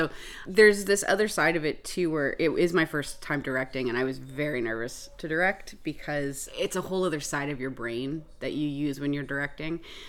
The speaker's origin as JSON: {"language": "English", "town": "St. Andrews", "region": "New Brunswick", "country": "Canada", "tie": "born or raised there", "said": "And I recently moved back. I'm from the St. Andrews area. I grew up there."}